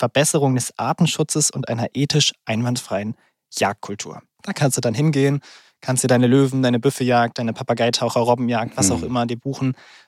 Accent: North Rhine-Westphalia, Germany; zum Beispiel in NRW bei uns im Sauerland.

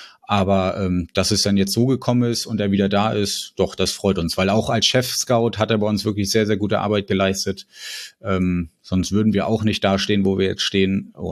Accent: Kiel, Schleswig-Holstein, Germany

